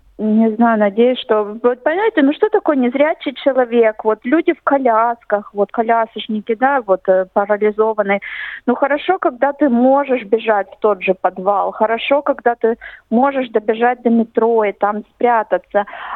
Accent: Russia; born there; Кстати, я родилась в России. Я родилась в России.

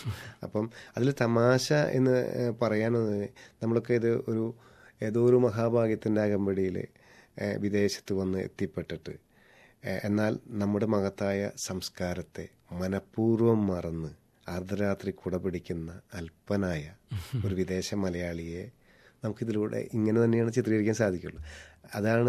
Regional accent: Thrissur, Kerala, India; ഞാൻ തൃശ്ശൂർക്കാരനാണ് ബേസിക്കലി. നമ്മൾ തൃശ്ശൂർ പൂരപ്പറമ്പിൽ വന്നിരിക്കുമ്പോൾ

